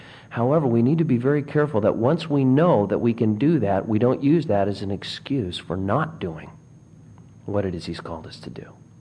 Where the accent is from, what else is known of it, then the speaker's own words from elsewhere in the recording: California, United States; moved away as an adult; And I was from California, and I don't think I ever saw a completely cloudless summer in Southern California.